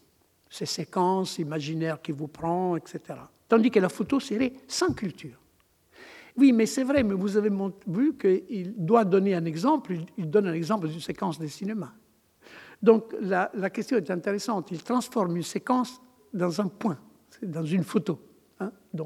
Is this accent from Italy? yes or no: yes; Rimini, Emilia-Romagna, Italy; French is a second language; je suis de Rimini